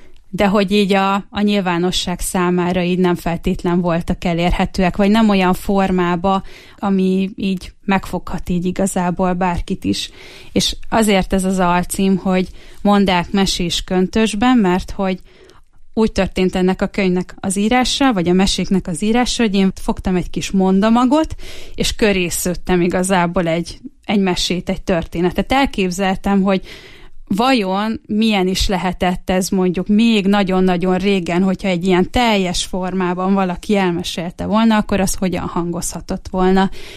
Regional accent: Hungary; nincsenek lászlósi felmenőim, hanem ilyen betelepülők vagyunk, de itt nőttem fel, tehát hogy én igazából a Bükk lábánál nőttem fel

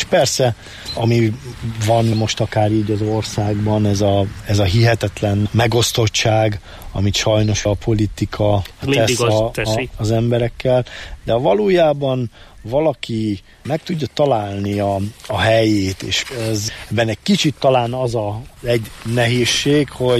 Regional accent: Sátoraljaújhely, Borsod-Abaúj-Zemplén, Hungary; Én ugye itt nőttem föl Sátoralja Újhelyen

